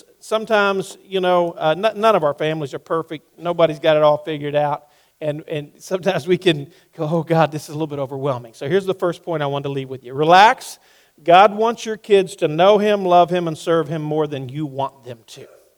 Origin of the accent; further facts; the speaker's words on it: the South, United States; And literally, sometimes I'm a Southerner, you know.